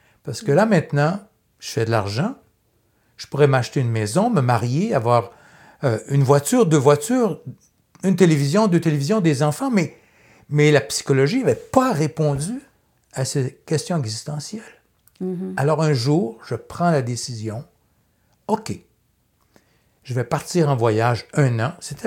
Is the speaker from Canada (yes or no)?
yes; Châteauguay, Quebec, Canada; also born or lived in Montreal; Je suis né à Montréal, hein, grandi en banlieue, Châteauguay.